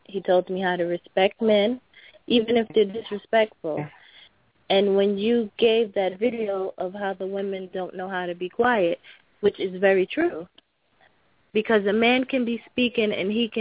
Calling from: Brooklyn, New York, United States; I'm calling from Flatbush, Brooklyn.

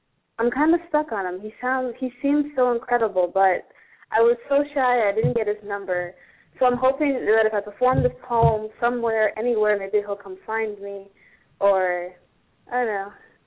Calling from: San Fernando Valley, California, United States; San Fernando Valley, California.

